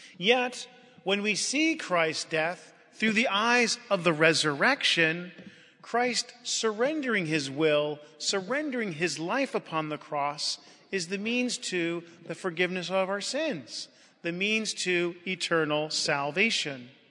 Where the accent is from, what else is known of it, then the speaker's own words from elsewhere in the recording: United States; Now I'm an American. I love being an American. I love our country.